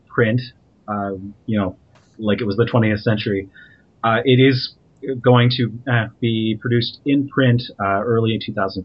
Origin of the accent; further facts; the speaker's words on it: Canada; The one thing that I struggled with was, as a Canadian, what has become the white collars stealing bread to feed your kids story in the U.S. is so foreign to me.